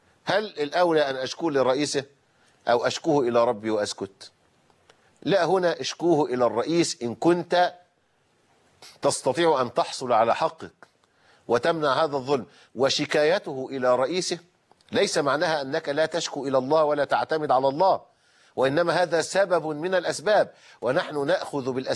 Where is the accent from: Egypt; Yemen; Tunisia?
Egypt; عندنا في مصر